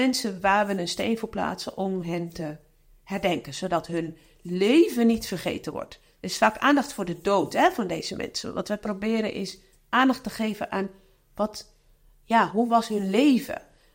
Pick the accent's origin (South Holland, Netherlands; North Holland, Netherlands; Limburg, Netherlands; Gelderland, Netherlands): South Holland, Netherlands; Leiden; Ik kom uit Leiden eigenlijk.